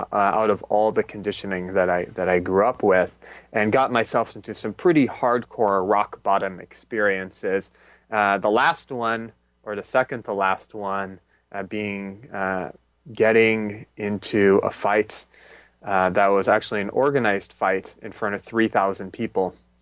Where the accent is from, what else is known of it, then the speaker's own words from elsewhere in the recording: Los Angeles, California, United States; So I grew up in Los Angeles in a pretty affluent area in an affluent family.